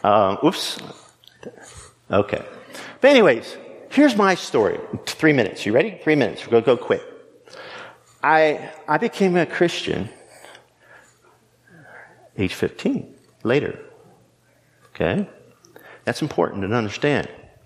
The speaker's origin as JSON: {"language": "English", "town": "Wrightsville", "region": "Pennsylvania", "country": "United States", "tie": "born or raised there", "also_born_or_lived": "New York", "said": "I was born in New York. I moved to Wrightsville, fifth grade. I grew up in 128 Orange Street, Wrightsville, Pennsylvania, 17368, I think is the zip code."}